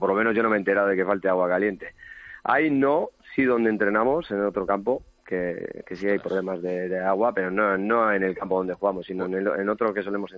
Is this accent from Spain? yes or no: yes; Busturia, Basque Country, Spain; Yo soy de Bilbao, bueno, de Bilbao, de Busturia, de un pueblo de Guernica.